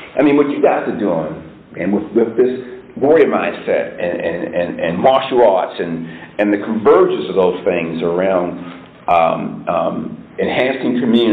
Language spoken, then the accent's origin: English; Baltimore, Maryland, United States; You know, we're both from Baltimore. I'm from the projects in Cherry Hill, South Baltimore.